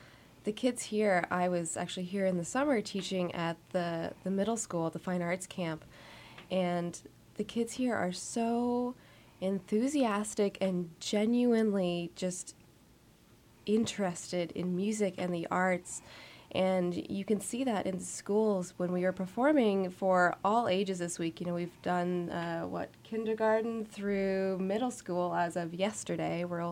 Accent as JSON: {"language": "English", "town": "Toronto", "region": "Ontario", "country": "Canada", "lives_now": "Cleveland, United States", "said": "I'm originally from Toronto, Ontario, Canada."}